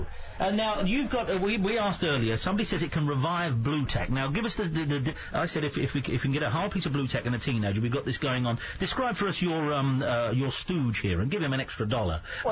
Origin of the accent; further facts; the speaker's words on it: Zambia; As a child, I was brought up in Zambia, and one holiday we took a family trip to see the wonder that is near Victoria Falls.